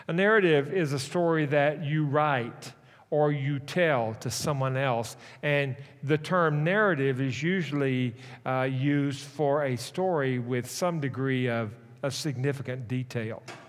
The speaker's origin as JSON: {"language": "English", "region": "Arkansas", "country": "United States", "said": "After all, I am from Arkansas, and I'm exceptional in that I wear shoes and I do read."}